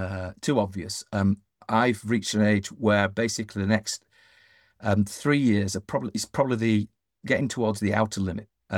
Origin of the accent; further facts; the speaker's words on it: Yorkshire and the Humber, United Kingdom; I'm a Yorkshireman, Scottish mother